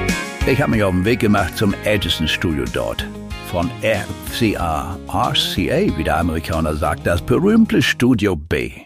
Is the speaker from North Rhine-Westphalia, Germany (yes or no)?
no; Hamburg, Germany; ich bin auf der Reeperbahn groß geworden in Hamburg